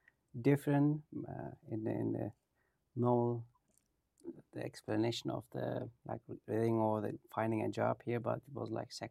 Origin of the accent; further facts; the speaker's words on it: Turkey; English is a second language; I'm from Turkey